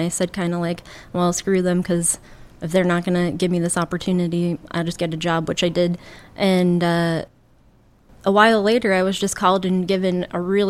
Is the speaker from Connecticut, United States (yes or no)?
no; Tampa, Florida, United States; Yeah, I grew up in Tampa and graduated high school, and I moved to Orlando to attend University of Central Florida.